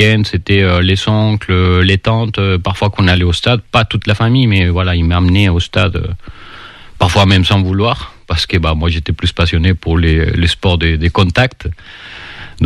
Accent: Jalisco, Mexico; born there; French is a second language; Je suis né, c'est la deuxième plus grande ville du pays. Et le quartier où je suis né, il est à 4-5 rues du stade

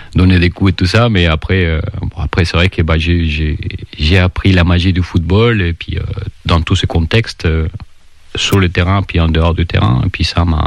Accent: Jalisco, Mexico; born there; French is a second language; Je suis né, c'est la deuxième plus grande ville du pays. Et le quartier où je suis né, il est à 4-5 rues du stade

